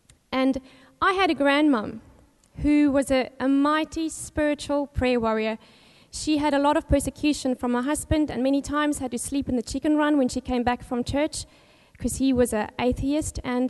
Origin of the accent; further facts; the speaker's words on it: Cape Town, Western Cape, South Africa; born there; English is a second language; I was born in Cape Town, South Africa, as you can hear from the accent. I was the youngest of three kids, the only daughter of the family, so grew up very protected. We went to a Pentecostal church